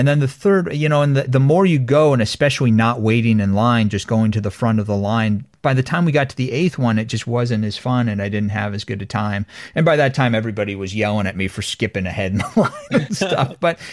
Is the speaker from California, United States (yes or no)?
yes; Lake Tahoe, California, United States; You know, I grew up in Lake Tahoe, and I grew up on the California side